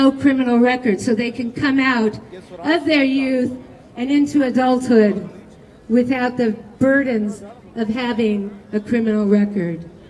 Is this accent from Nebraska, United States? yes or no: no; California, United States; I come from California, where I'm happy to tell you that we are finishing up a petition drive right now